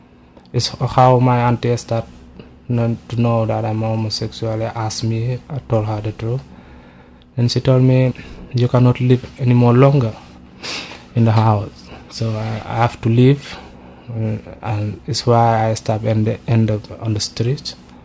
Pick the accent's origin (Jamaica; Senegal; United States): Senegal; moved away as an adult; now in United Kingdom; I'm from Senegal. I'm 24 years old. I've been in UK for 3 years now. Came in UK in December 2008.